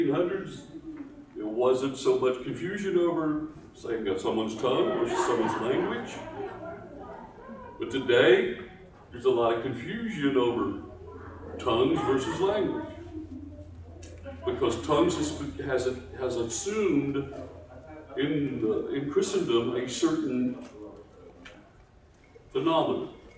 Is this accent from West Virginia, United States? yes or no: yes; West Virginia, United States; accent: Appalachian; moved away as an adult; I grew up in Appalachia, so I had an Appalachian accent. I have an Appalachian phraseology and things I would say.